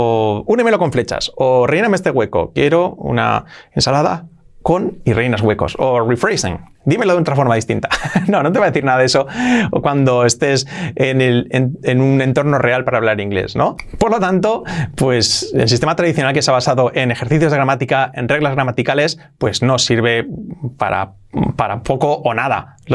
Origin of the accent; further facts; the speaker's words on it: northern Spain, Spain; Nosotros somos de España. De hecho, somos de un pueblecito de 60 habitantes del norte de España.